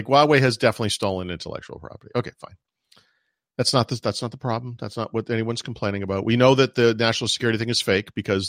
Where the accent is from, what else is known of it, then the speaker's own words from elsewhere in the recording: Boston, Massachusetts, United States; moved away as an adult; I grew up in Boston. I just happened to grow up in Boston. I was born there through no choice of my own. That's my background. I am a Boston sports fan.